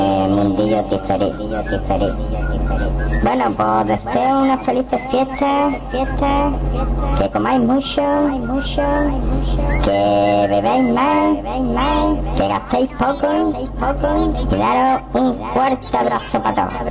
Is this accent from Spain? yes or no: yes; Malaga, Andalusia, Spain; soy de Málaga, capital de la Costa del Sol, lo que viene siendo la mejor ciudad de España.